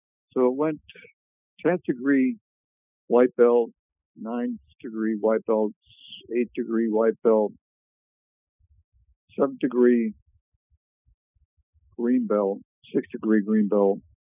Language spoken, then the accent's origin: English; Guadalajara, Jalisco, Mexico; moved away as an adult; now in San Diego, United States; I worked part-time after graduating from high school in Guadalajara, Mexico. I moved up to San Diego with my parents